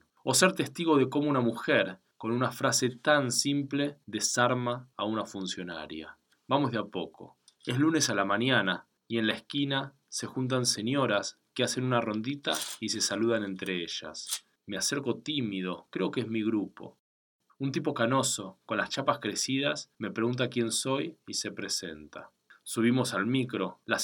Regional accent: Argentina; Soy el único argentino, el único que desentona con rulos y un tapado rojo entre las casitas e iglesias de madera.

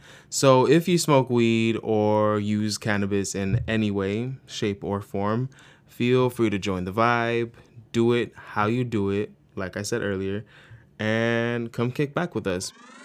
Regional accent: San Rafael, California, United States; 420 as a cannabis holiday originated in my hometown of San Rafael, California

